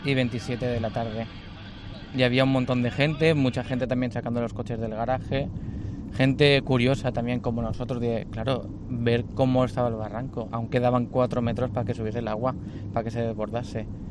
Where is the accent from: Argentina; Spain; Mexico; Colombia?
Spain; Paiporta, Valencian Community; Sí, vamos a mi pueblo, vamos a lo que queda de él